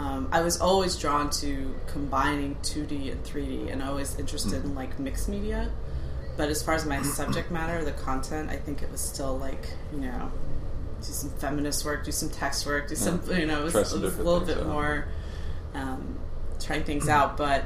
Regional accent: Greeley, Colorado, United States; also born or lived in Honolulu; Well, I was born in Honolulu, but we moved to Colorado when I was four, so I don't really remember Honolulu.

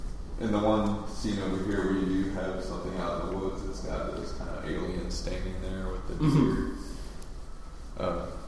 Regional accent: Kansas, United States; I've had like a very similar experience where I'm from Kansas

